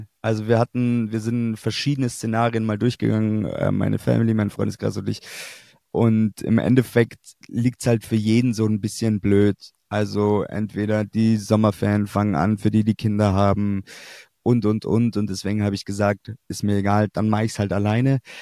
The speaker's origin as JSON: {"language": "German", "town": "Glonn", "region": "Bavaria", "country": "Germany", "tie": "born or raised there", "said": "Man muss dazu sagen, ich bin aus Glonn losgefahren, da wo wir beide aufgewachsen sind."}